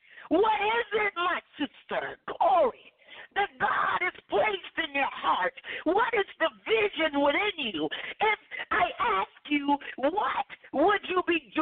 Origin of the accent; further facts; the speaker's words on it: Alabama, United States; I'm sorry, I'm from Alabama. This is my southern, you know, meal coming into being.